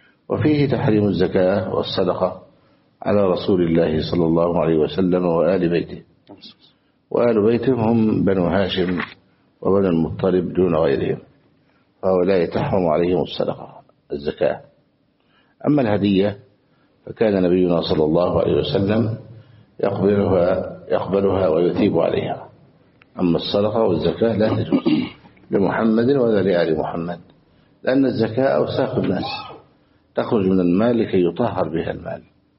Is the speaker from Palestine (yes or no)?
no; Egypt; موجودين عندنا في مصر